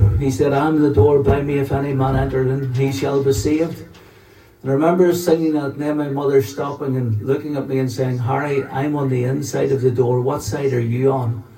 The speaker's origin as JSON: {"language": "English", "town": "Lisburn", "region": "Northern Ireland", "country": "United Kingdom", "tie": "born or raised there", "said": "And I'm originally from Lisburn. I was born and brought up in Three Wearin Park. That's just across the road from Laggan Valley Hospital, if you know where that is. I was the youngest of six children"}